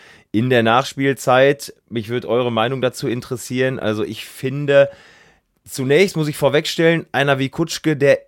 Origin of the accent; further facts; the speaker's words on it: North Rhine-Westphalia, Germany; Ich komme ja aus der Gegend von Münster